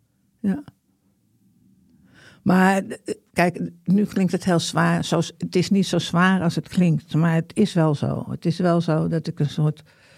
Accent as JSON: {"language": "Dutch", "town": "Amsterdam", "region": "North Holland", "country": "Netherlands", "tie": "born or raised there", "said": "ik ben in Amsterdam opgegroeid."}